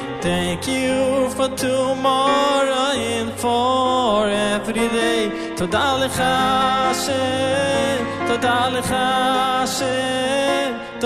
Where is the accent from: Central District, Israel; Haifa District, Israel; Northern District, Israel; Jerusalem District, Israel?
Jerusalem District, Israel; Beit Shemesh